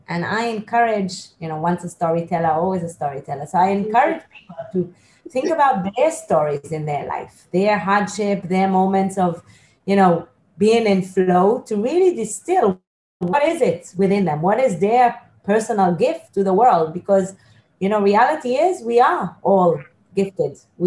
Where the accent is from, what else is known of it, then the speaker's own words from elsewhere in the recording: Israel; English is a second language; but I am from Israel, and in Israel army is compulsory